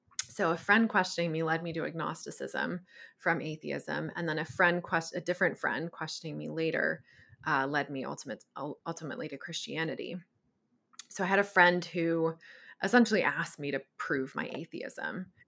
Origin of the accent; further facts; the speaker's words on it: East Coast, United States; So I grew up in the East Coast of the U.S.